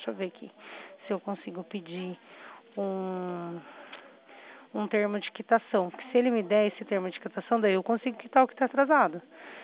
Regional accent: Itatiba, São Paulo, Brazil; eu sou da cidade de Itatiba, sou da Poupa-Crédito de Itatiba, entendeu?

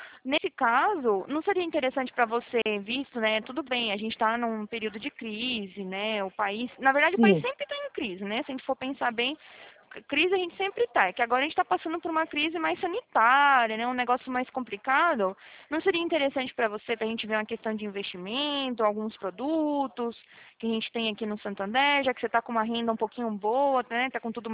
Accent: Atibaia, São Paulo, Brazil; Não sou de Pouso Alegre, queria, viu? Mas não sou, eu sou daqui de Atibaia, não sei se você conhece. É interior

